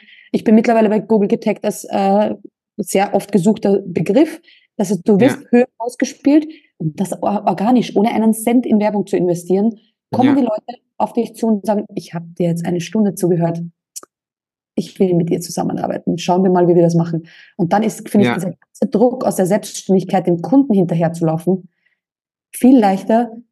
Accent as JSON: {"language": "German", "country": "Austria", "accent": "Austrian", "said": "mit meinem österreichischen Akzent"}